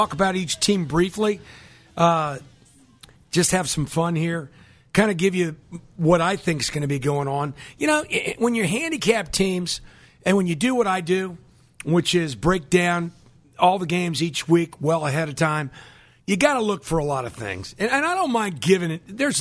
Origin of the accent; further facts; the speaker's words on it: Virginia, United States; So am I. I'm from Northern Virginia. I live there.